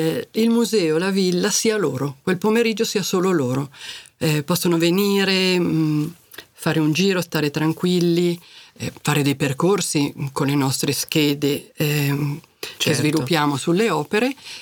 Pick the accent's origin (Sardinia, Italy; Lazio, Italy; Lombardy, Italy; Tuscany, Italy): Lombardy, Italy; Laveno-Mombello; Io sono di Laveno, scusate, ho un pezzo di cuore a Laveno.